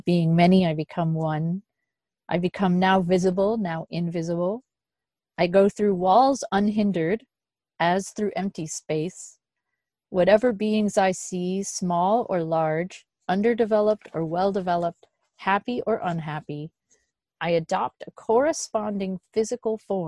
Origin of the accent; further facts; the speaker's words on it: Midwest, United States; I came from the Midwest, you kind of like, even warm family members go